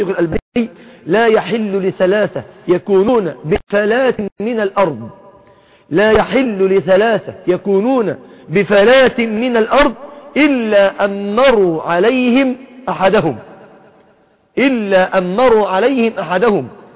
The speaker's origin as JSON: {"language": "Arabic", "country": "Egypt", "said": "كما نقول في بلادنا مصر بتعبير المصريين"}